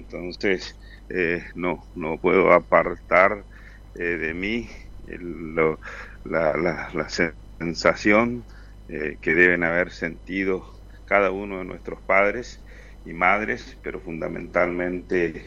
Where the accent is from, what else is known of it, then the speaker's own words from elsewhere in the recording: Argentina; eso no implica que nosotros como argentinos, como pueblos latinoamericanos, debamos dejar de luchar